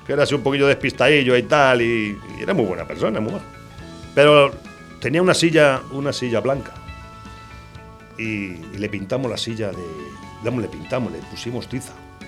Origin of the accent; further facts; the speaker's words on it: Madrid, Community of Madrid, Spain; born there; En Madrid.